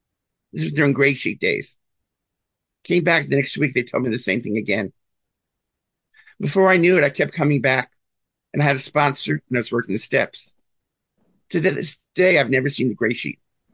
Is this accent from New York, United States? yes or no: yes; New York, United States; now in Jackson, United States; I'm a New Yorker. I grew up in New York. I currently live in Jackson, Mississippi, the other end of the world for a lot of people.